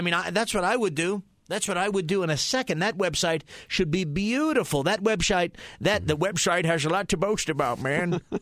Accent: Staten Island, New York, United States; I grew up in New York on Staten Island

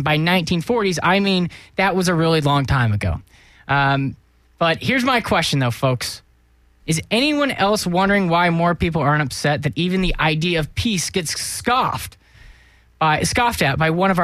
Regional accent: Florida, United States; A man was fatally shot at a movie theater in my home state of Florida

